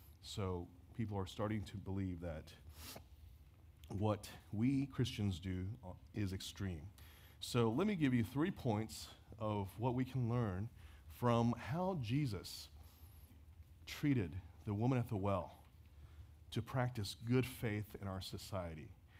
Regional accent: Houston, Texas, United States; Those Dallas people, they're not like us Houstonian

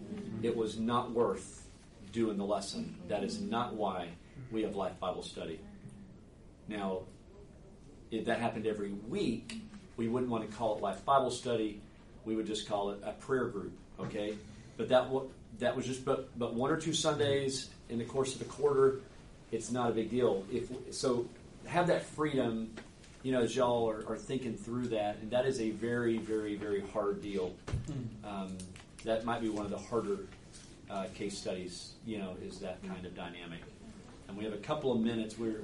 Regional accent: Atlanta, Georgia, United States; I mean, I grew up here in Atlanta, so that's the only team I've ever been for.

